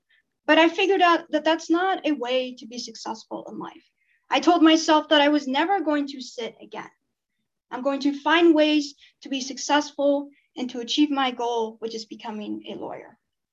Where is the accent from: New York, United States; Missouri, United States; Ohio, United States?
Missouri, United States; Kansas City; also born or lived in Armenia; I am from Kansas City, Missouri. I was born in Armenia. I lived there for about 9 years.